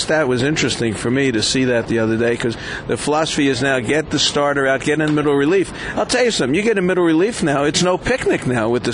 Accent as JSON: {"language": "English", "town": "Brooklyn", "region": "New York", "country": "United States", "tie": "born or raised there", "said": "Of course, I grew up in Brooklyn, so for me, I was the kid that Branch Rickey described."}